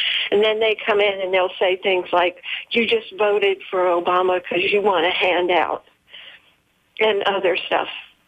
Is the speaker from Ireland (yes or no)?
no; Land O'Lakes, Florida, United States; I'm from Land O'Lakes.